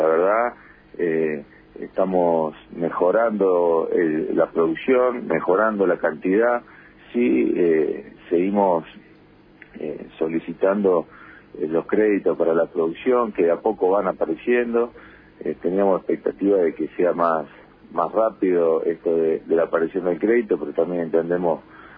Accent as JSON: {"language": "Spanish", "country": "Argentina", "said": "esa es la otra pata de la que todos como ciudadanos argentinos necesitamos saber la verdad"}